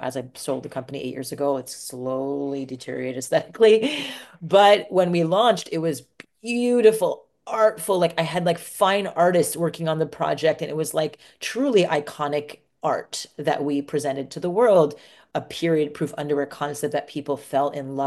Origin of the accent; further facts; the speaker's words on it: India; I'm Indian. I can do the accent, and half